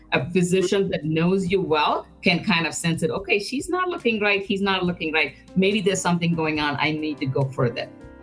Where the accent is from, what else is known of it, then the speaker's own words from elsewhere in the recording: India; moved away as an adult; now in United States; when I came from India to the United States to start my training